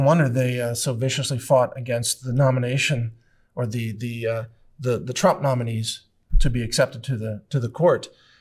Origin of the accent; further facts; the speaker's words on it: Texas, United States; I'm thank God that I'm a Texan and that we are in Texas